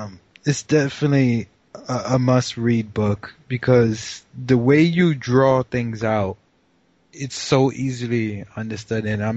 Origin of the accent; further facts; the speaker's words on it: New York, United States; Yeah, I'm from New York originally.